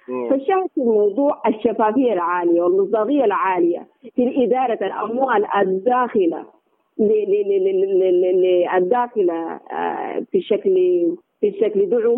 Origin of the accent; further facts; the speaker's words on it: Sudan; الحقيقة أنا بفتخر بها جدا إنه نحن كشعب سوداني ما نزال بخير والحمد لله.